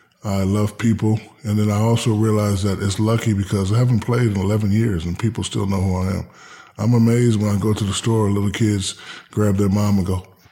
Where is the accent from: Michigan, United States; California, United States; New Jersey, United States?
New Jersey, United States; Newark; also born or lived in Hinesville, United States / Germany / San Antonio, United States; I'm from Newark, New Jersey. Mm-hmm. I moved to Hinesville, Georgia. Then I moved to Germany. Then I moved to San Antonio, Texas. I went to college in Louisiana.